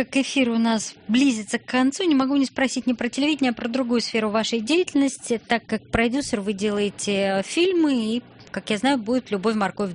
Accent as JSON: {"language": "Russian", "town": "Rostov-on-Don", "region": "Rostov Oblast", "country": "Russia", "said": "Так как я тоже из Ростова"}